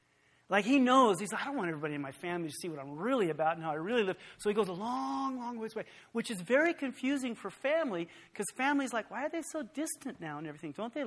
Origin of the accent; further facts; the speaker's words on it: Nevada, United States; because I'm from Nevada. So by the time, like, pot gets to Nevada, it's like a bale of straw hay.